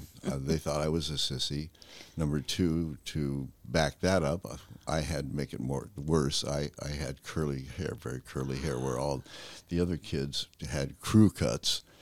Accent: Malibu, California, United States; Well, I was born in Los Angeles, raised in Malibu. I'm sort of what's known as a Malibu brat. Our house was number 8 Malibu Road.

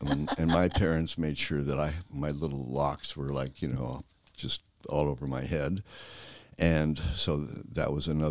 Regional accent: Malibu, California, United States; Well, I was born in Los Angeles, raised in Malibu. I'm sort of what's known as a Malibu brat. Our house was number 8 Malibu Road.

